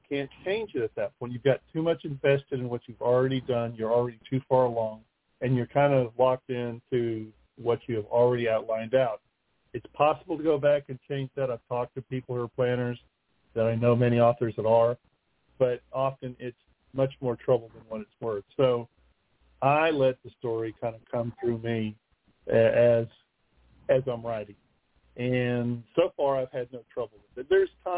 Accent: Albuquerque, New Mexico, United States; You know, Albuquerque is in a desert, and, you know, cactus grows well there and not much else unless you're up in the mountains. So we moved to Northeast Texas, and everything's green and all that.

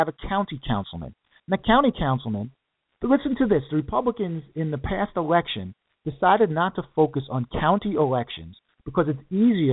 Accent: New Rochelle, New York, United States; growing up in New Rochelle, we paid an exorbitant amount of tax for school taxes.

